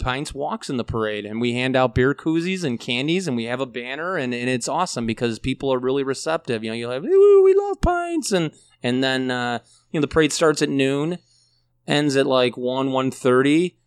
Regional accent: Elmhurst, United States; because I grew up in Elmhurst

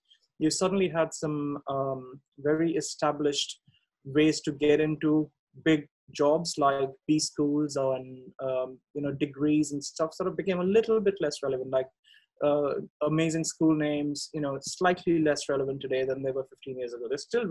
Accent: India; it's a Sanskrit word because I come from India

